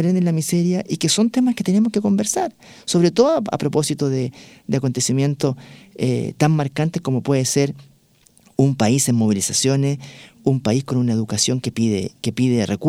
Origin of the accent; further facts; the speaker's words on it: Santa María, Valparaíso, Chile; born there; yo nací en Santa María, que queda al interior de San Felipe, en el Valle de Aconcagua